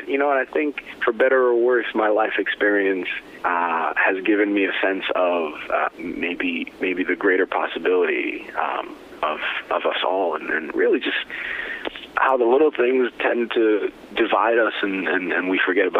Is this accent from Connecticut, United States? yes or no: yes; Connecticut, United States; also born or lived in Nigeria; Yeah, grew up in Connecticut. And here we are